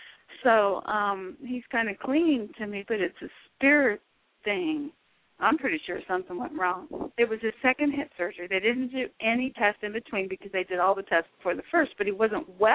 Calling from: California, United States; California.

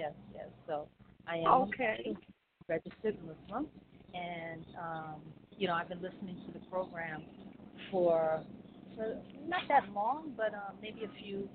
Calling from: New York, United States; I am calling from New York.

